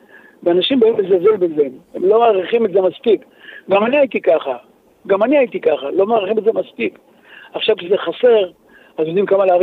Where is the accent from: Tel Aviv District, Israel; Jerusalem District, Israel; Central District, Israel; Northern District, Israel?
Tel Aviv District, Israel; Tel Aviv; born there; אני נולדתי בתל אביב בשכונת שפירה, משכנות עוני. הגעתי בבית מאוד מאוד עני, מאוד מאוד עני.